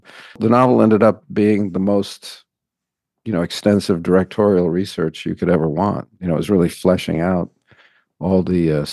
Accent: Manhattan, New York, United States; I grew up in Manhattan.

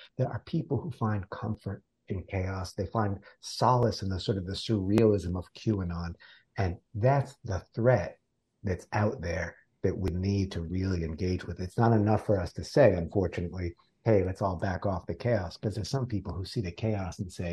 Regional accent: East Coast, United States; I part of it was because I was driving east to west, and I'm from the East Coast.

